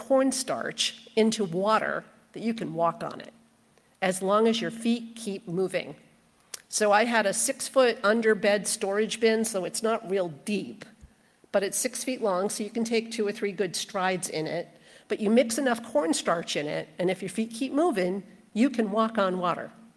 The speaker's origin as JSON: {"language": "English", "town": "Augusta", "region": "Maine", "country": "United States", "tie": "born or raised there", "said": "So I grew up in the Kennebec River Valley in Augusta, Maine"}